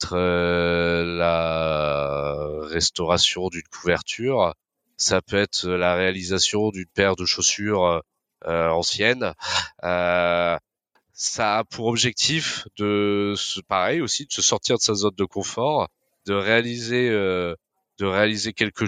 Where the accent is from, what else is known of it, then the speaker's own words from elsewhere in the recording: Brittany, France; je suis breton à la base.